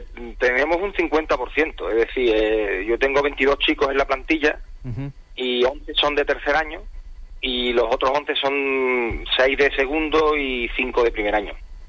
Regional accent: Canary Islands, Spain; soy de La Palma

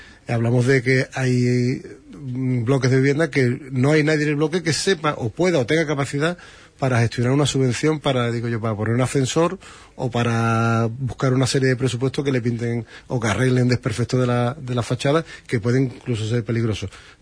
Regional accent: Huelva, Andalusia, Spain; Nosotros somos Huelva y somos de Huelva y somos Huelva.

